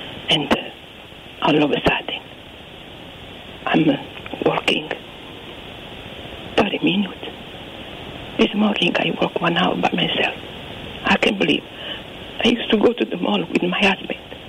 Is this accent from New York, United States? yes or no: yes; Long Island, New York, United States; I come from Long Island.